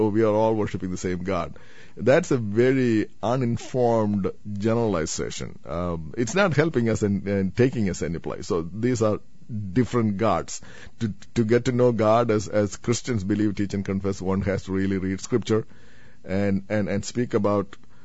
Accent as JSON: {"language": "English", "country": "India", "said": "And you already heard that I am coming from India."}